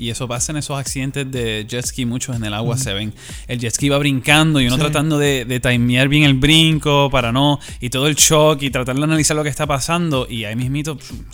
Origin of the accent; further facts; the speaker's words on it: Puerto Rico; Yo originalmente pues soy de Puerto Rico, y allí pues es verano todo el año